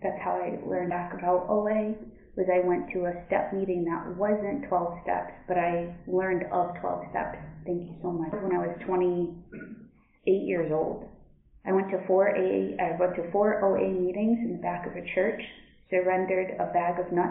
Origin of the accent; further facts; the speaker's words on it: Connecticut, United States; I'm from Connecticut